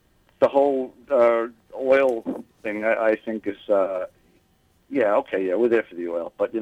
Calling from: Eastern Region, Iceland; I'm calling from East Iceland.

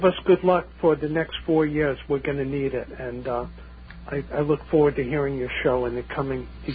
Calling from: New York, United States; Calling from Long Island.

